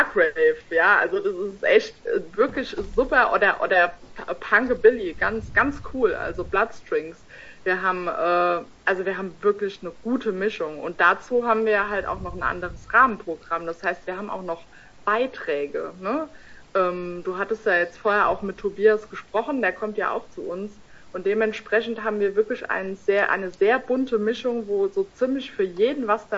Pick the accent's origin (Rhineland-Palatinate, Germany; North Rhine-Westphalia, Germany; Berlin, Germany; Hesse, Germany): Rhineland-Palatinate, Germany; Kusel; bin jetzt gerade in Landstuhl. Das ist so circa 15 Kilometer entfernt von Kusel. Ich bin auch selbst in Kusel zum Teil aufgewachsen, vor allem als Punkerin damals.